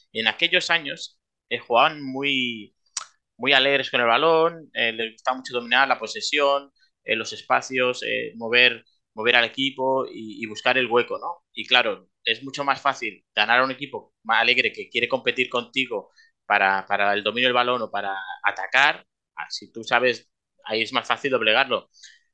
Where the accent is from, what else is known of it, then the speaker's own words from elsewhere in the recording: Calella, Catalonia, Spain; mi pueblo, Calella se llama, en mi pueblo, y fuimos a un bar que justamente como es verano, mi pueblo es muy turístico y mi pueblo siempre es reconocido porque tiene mucho turista alemán.